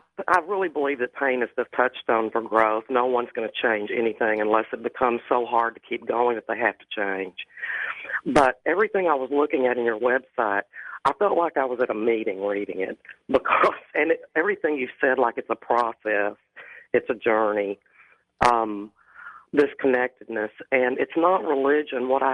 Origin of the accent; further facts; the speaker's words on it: Dallas, Texas, United States; I'm from Dallas.